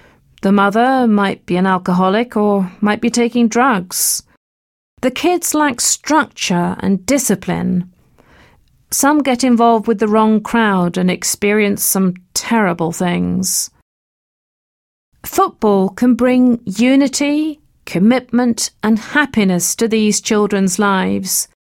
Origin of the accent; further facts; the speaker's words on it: England, United Kingdom; born there; I was born here in England, but my parents are from Nigeria.